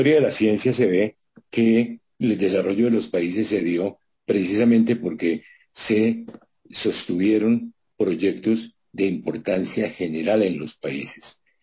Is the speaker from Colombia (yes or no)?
yes; Colombia; nosotros como colombianos